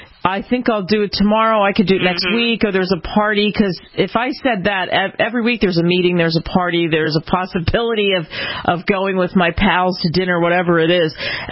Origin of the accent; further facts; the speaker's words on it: Philadelphia, Pennsylvania, United States; I'm from Philly, so they have this Philly cheesesteak sandwich.